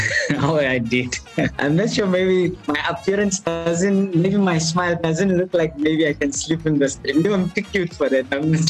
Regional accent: Nelspruit, Mpumalanga, South Africa; my hometown, really, I was born in Mpumalanga, Kapobweni, in Nelspruit. And then I grew up there, and then, I was born in 1989, February the 1st.

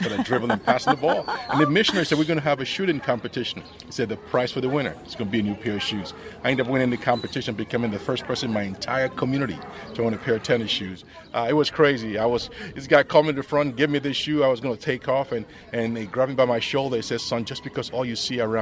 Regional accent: Nigeria; it brings me back so far to when I grew up in Nigeria, a kid with no shoes.

